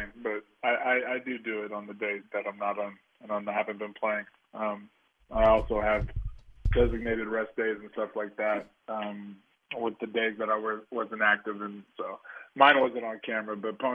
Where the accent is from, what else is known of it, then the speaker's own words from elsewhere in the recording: Tacoma, Washington, United States; I'm from Tacoma, Washington, 30 minutes south of the city of Seattle.